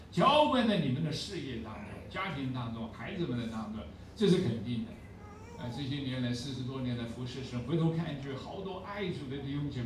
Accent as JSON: {"language": "Chinese", "country": "China", "said": "身为中国人的骄傲，今天是我们中国人得救的时候到了"}